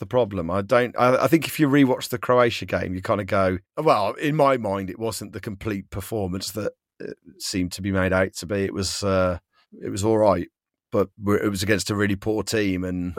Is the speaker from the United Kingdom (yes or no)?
yes; England, United Kingdom; My mom's Welsh, but I'm English, aren't I?